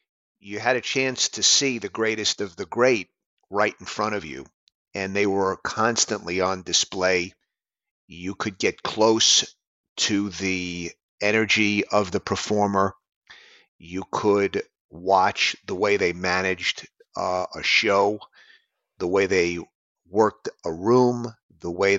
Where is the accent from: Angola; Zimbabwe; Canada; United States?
United States; New York City, New York; Well, I grew up in New York City, and I had an opportunity as a kid to check out some of the greatest jazz musicians alive at the time.